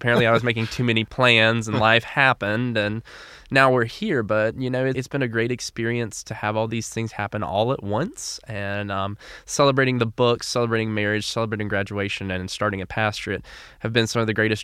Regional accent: Statesville, North Carolina, United States; Broad Street United Methodist Church in Statesville, North Carolina, my hometown.

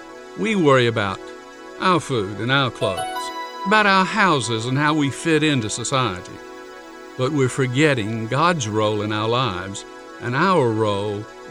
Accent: Atlanta, Georgia, United States; I grew up in Atlanta, born and reared in Atlanta, five generations of Atlantans.

